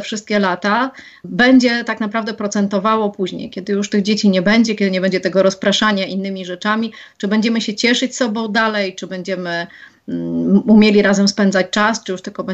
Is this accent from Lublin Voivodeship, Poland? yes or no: yes; Lublin, Lublin Voivodeship, Poland; born there; moved away as an adult; Ja jestem urodzoną Lublinianką. Wczoraj minęło 12 lat, odkąd mieszkam na wsi pod Warszawą, a tak naprawdę z Lublina wyjechałam do męża.